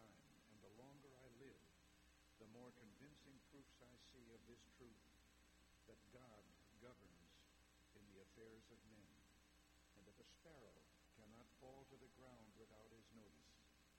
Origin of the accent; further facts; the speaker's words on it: Dixon, Illinois, United States; this heat reminds me of a story that took place back in my hometown of Dixon, Illinois.